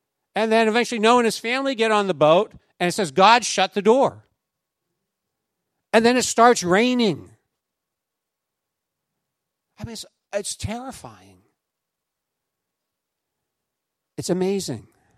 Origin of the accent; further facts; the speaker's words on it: Pennsylvania, United States; And I remember in my hometown, there's this little stream, Sandy Lick Creek, okay? My wife says I come from a hick town because we call it Sandy Lick Creek.